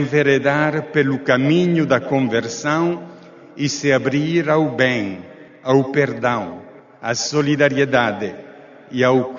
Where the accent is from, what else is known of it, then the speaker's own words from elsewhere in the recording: Cabo Delgado, Mozambique; Mas também em Cabo Delgado, em Moçambique, de onde venho